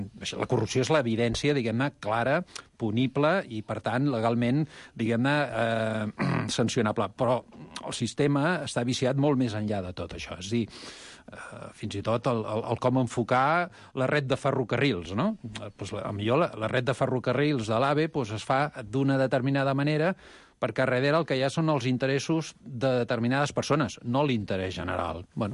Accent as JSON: {"language": "Catalan", "region": "Catalonia", "country": "Spain", "said": "ara parlo de Catalunya com a català que sóc"}